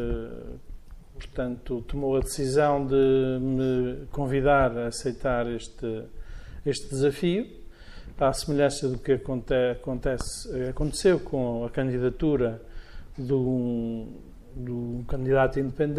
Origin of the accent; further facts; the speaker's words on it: Azores, Portugal; now in Porto, Portugal; eu sou, não sou natural do Porto, sou açoriano. Por razões matrimoniais, vim até ao Porto e assentei a Riages na freguesia de Santo Ildefonso.